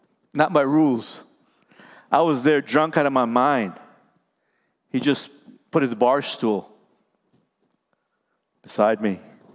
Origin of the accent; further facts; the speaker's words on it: Belize; now in United States; When I came from Belize to the U.S., I joined the Marine Corps.